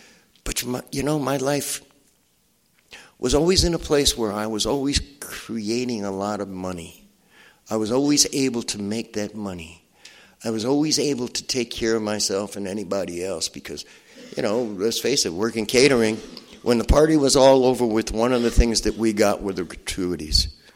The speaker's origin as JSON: {"language": "English", "region": "Connecticut", "country": "United States", "said": "I'm from Connecticut. You don't call me boy."}